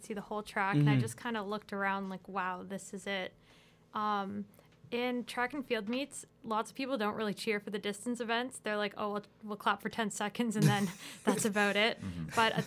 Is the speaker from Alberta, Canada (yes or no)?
no; Rockwood, Ontario, Canada; So I'm from Rockwood, Ontario, very small town near Guelph.